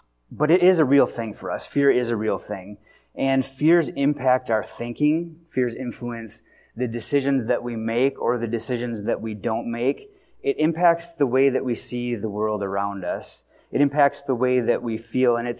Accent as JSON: {"language": "English", "region": "Wisconsin", "country": "United States", "tie": "born or raised there", "said": "I grew up in Wisconsin, and it was a late summer day, nice, warm, beautiful out"}